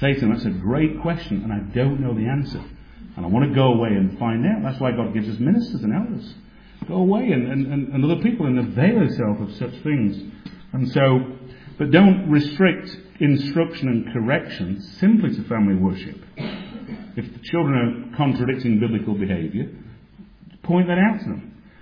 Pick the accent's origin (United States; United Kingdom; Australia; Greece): United Kingdom; Yorkshire and the Humber; I'm thinking, as a Yorkshireman, I've never been brought up in solid doctrine